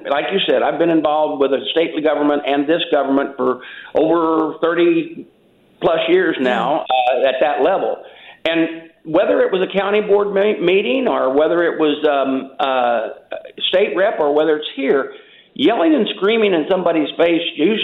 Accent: Illinois, United States; because remember, I'm from Illinois

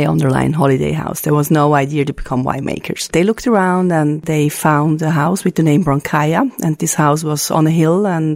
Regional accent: Switzerland; English is a second language; now in Italy; We went back after our holidays to Switzerland, and I grew up in Switzerland. So I moved to Tuscany when I finished my studies.

